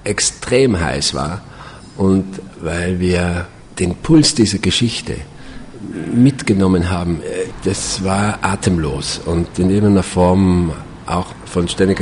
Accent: Austria; weil ich verlasse nie Österreich, weil da ist meine Heimat.

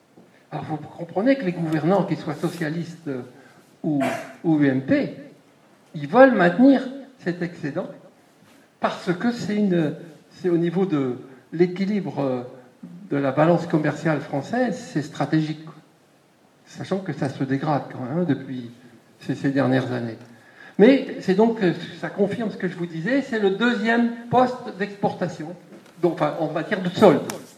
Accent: Pays de la Loire, France; moi, je viens d'Anjou.

